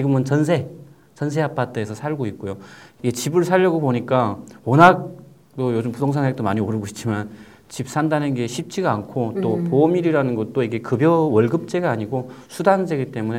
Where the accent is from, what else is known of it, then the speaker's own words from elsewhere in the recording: North Korea; now in South Korea; 북한에서 온 사람들이 최저 생계비도 받고 있는 상황에서